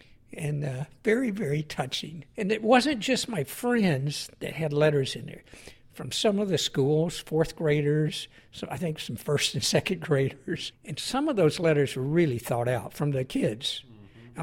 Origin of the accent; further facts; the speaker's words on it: Pine Bluff, Arkansas, United States; I was born and raised in Arkansas. I grew up mostly in Pine Bluff, Arkansas. I had three brothers. So growing up, we were pretty poor. We lived in the poor section of town.